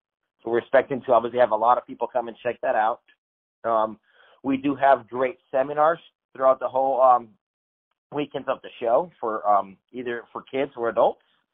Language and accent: English; Marco Island, Florida, United States; And by growing up in Marco Island, I love the Gulf Coast of Florida.